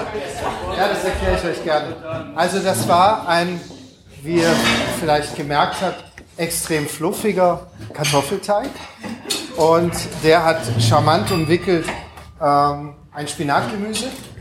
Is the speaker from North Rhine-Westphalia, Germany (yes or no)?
yes; Düsseldorf, North Rhine-Westphalia, Germany; Ich bin auch aus Düsseldorf.